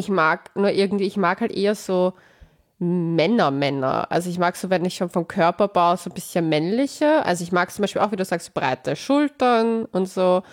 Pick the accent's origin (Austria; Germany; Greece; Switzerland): Austria; Vienna; ich als Wienerin